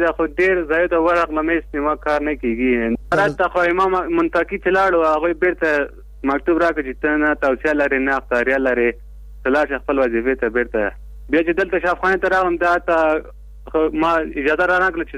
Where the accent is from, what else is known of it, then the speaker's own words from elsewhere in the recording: Logar, Afghanistan; now in Kabul, Afghanistan; زه د لوګر اوسېدونکی یم پلان په کابل کې اوسېږم